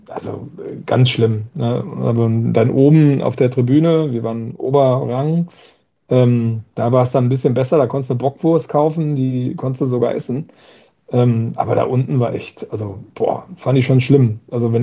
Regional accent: Paderborn, North Rhine-Westphalia, Germany; nee, wir kommen aus Paderborn.

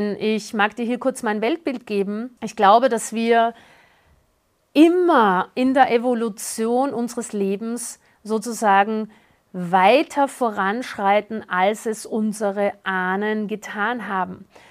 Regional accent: Austria; Ich komme ja aus Österreich

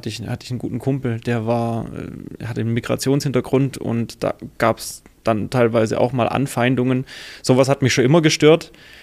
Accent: Ravensburg, Baden-Württemberg, Germany; also born or lived in Weingarten; now in Tettnang, Germany; Ich bin tatsächlich in Weingarten geboren und dann in Ravensburg bzw. in Oberzell aufgewachsen, das ist da hinten raus Richtung Weisenau. Ja. Und habe da die ersten 20 Jahre meines Lebens verbracht und jetzt mittlerweile wohne ich in Tettnang.

